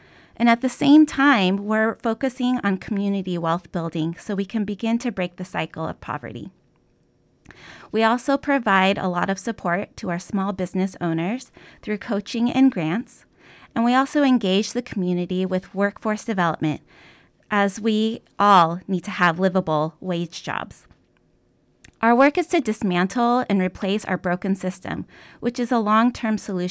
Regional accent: Oregon, United States; I am homegrown here from Oregon. My parents immigrated from Korea and decided to raise our family here in Oregon. So I was raised in Washington County, with my brother and my parents.

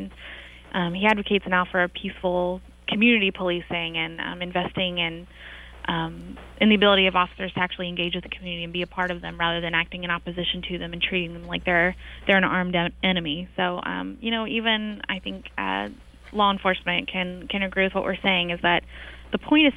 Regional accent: North Carolina, United States; in my home state of North Carolina, an official was found guilty of selling about $35,000 worth of M16s

